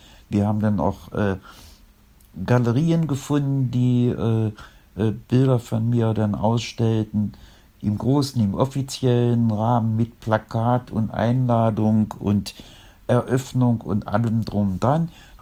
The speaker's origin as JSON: {"language": "German", "town": "Cologne", "region": "North Rhine-Westphalia", "country": "Germany", "said": "ich komme aus Köln"}